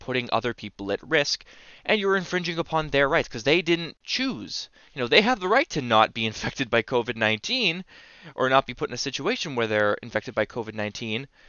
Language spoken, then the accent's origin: English; Canada; It deals with treatment of Canadians and what we as Canadian citizens expect and must be done for and to us when we come across the legal system.